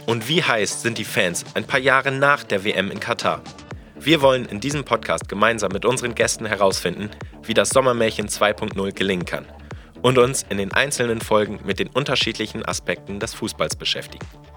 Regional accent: Lower Saxony, Germany; 27 Jahre alt. Während der WM 2006 war ich 10 Jahre alt. Ich bin groß geworden in der Region Hannover.

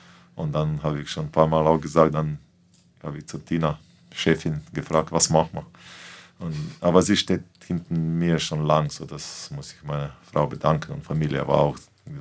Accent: Celje, Savinjska, Slovenia; also born or lived in Graz; now in Flensburg, Germany; weil wir waren nur eine Stunde weg von meiner Heimat Celje

